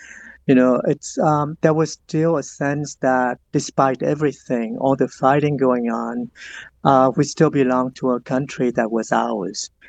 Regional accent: Ho Chi Minh City, Vietnam; Oh, it was, Saigon back in those days was a place of where danger was a part of daily life.

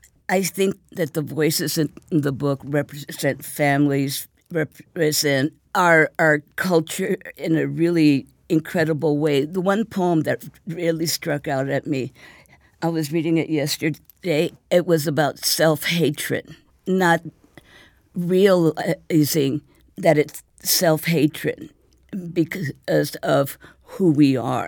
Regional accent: United States; I'm proud that I'm American and a Mexican, which makes me Chicana automatically by birthright.

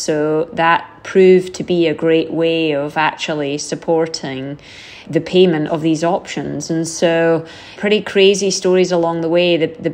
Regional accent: United Kingdom; as a Brit

